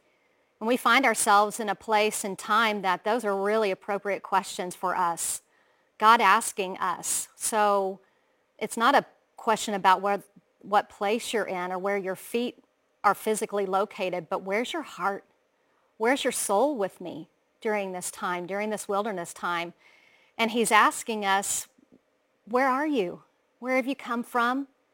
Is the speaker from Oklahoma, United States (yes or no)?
yes; Oklahoma, United States; I have 4 grown sons. I'm from Oklahoma.